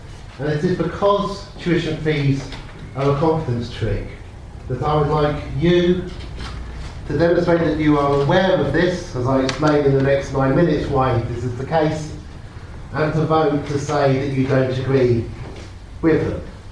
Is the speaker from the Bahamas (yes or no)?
no; England, United Kingdom; Because we are English, I will not do the next question